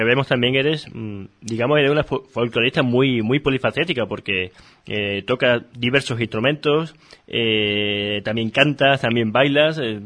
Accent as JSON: {"language": "Spanish", "town": "Mérida", "region": "Extremadura", "country": "Spain", "tie": "born there", "said": "aquí en mi tierra, en Extremadura, hace poco estuviste en Valverde de Mérida, muy cerquita de mi población natal, de Mérida."}